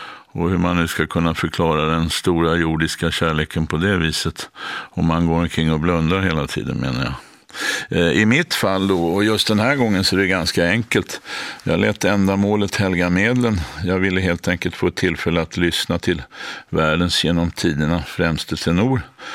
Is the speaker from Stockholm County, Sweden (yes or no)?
yes; Stockholm, Stockholm County, Sweden; jag är 7 år gammal och ägnar i stort sett hela min vakna tid till att bedriva omfattande privatspaningar i kvarteret på Gärdet nere vid Frihamnen i Stockholm där jag växte upp.